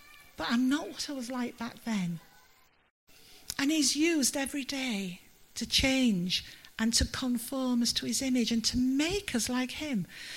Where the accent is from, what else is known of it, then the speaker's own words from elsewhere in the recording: Yorkshire and the Humber, United Kingdom; now in Newport, United Kingdom; when I was growing up in Yorkshire.